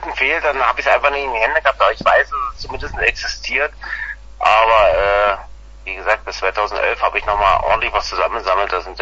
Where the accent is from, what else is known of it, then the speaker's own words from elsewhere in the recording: East Germany, Germany; Ich komme zwar aus dem Osten, aber.